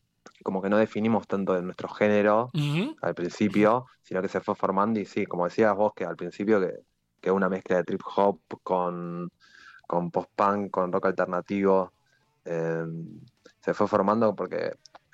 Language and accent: Spanish; La Tablada, Buenos Aires Province, Argentina; now in Buenos Aires, Argentina; soy en realidad de La Tablada, de La Matanza. Ajá. Y ahora, bueno, vivo en Capital.